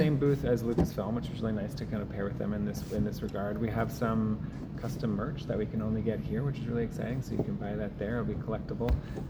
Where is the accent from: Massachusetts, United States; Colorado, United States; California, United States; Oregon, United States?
Oregon, United States; I grew up in Oregon.